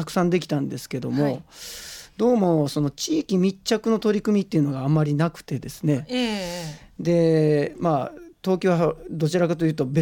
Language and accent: Japanese; Kansai, Japan; also born or lived in Hyogo; 私は大阪兵庫で育ったんですけども、大学は広島大学で、建築学びまして